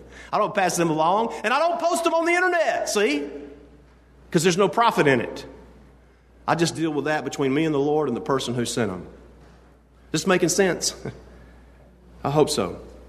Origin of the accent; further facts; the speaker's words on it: Southern United States, United States; my dictation doesn't understand what I'm saying because I'm from the South.